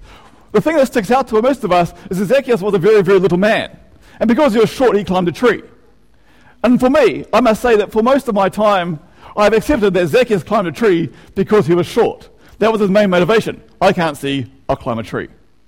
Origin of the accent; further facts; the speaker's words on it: Manurewa, Auckland, New Zealand; I'm a white guy in Manurewa, and that's not that common these days. But the fact is, I grew up in Manurewa. I've been there for 40 years, and that's my home, and I feel comfortable there.